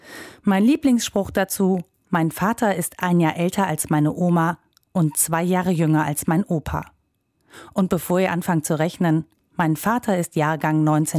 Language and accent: German; Mönchengladbach, North Rhine-Westphalia, Germany; born or raised there